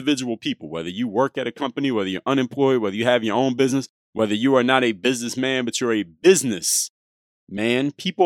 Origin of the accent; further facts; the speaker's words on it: Philadelphia, Pennsylvania, United States; played basketball majority of his career for the Philadelphia 76ers, my hometown team.